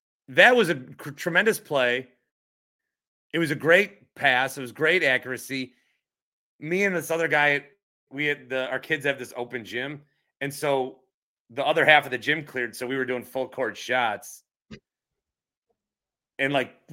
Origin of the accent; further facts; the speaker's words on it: La Crosse, Wisconsin, United States; I say I'm from La Crosse.